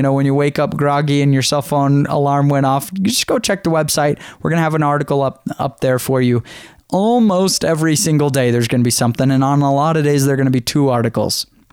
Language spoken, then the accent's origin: English; Boise, Idaho, United States; I'm shooting a wedding on May 22nd and 23 in Boise, in my hometown